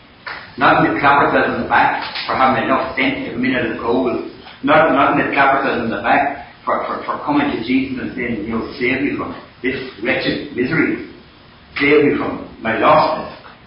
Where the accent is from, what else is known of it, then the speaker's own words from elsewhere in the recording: Ireland; I'm from Ireland